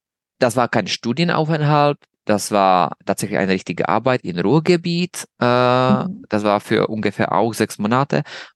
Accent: Brno, South Moravian Region, Czechia; German is a second language; also born or lived in Germany; Und sonst lebe ich in Brünn. Eigentlich stamme ich auch aus Brünn, aber 3 Jahre habe ich auch in Deutschland gelebt.

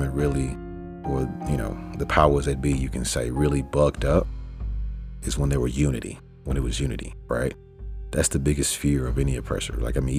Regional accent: Arkansas, United States; growing up in Arkansas, I was around a bunch of black people

